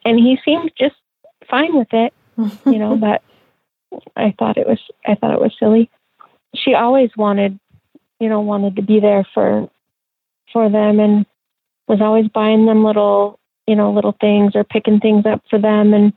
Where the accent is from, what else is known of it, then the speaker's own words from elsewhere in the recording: La Grande, Oregon, United States; we moved back to my hometown in La Grande.